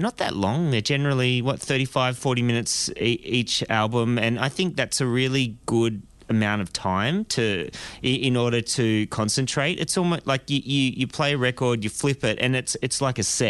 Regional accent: Albury, New South Wales, Australia; I guess I grew up in Albury in the country.

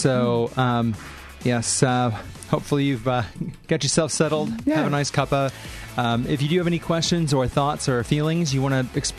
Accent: United States; Even myself, you know, being an American, an expat, trans woman, it's Pride in America

